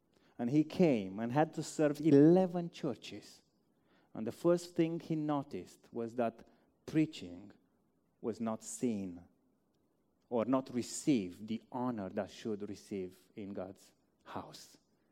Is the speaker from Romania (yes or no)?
yes; Romania; English is a second language; moved away as an adult; Now, I came from Romania where I used to preach over an hour.